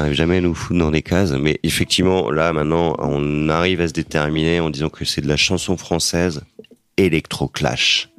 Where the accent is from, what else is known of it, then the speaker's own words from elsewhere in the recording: Strasbourg, Grand Est, France; Nous sommes de Strasbourg, d'Alsace. Donc c'est après la France, à l'est là comme ça.